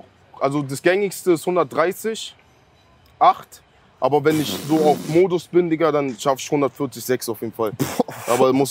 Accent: Sierra Leone; German is a second language; Sierra Leone.

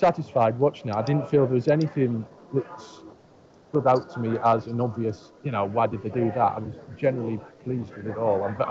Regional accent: Barcelona, Catalonia, Spain; I'm from Barcelona.

